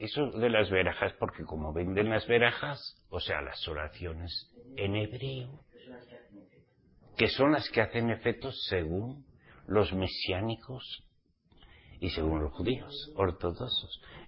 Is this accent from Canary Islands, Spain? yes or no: no; Basque Country, Spain; born there; first language Spanish; que soy nativo, nativo, por favor. Aunque era un burro en la escuela, pero caramba, que me enseñaron desde pequeñico a hablar el castellano